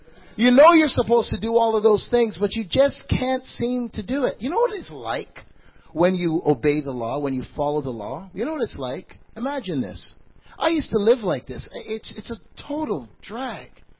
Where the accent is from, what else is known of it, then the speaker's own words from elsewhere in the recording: Canada; We have speed limit signs in Canada. I'm from Canada. I'm not American. Okay, let's establish that.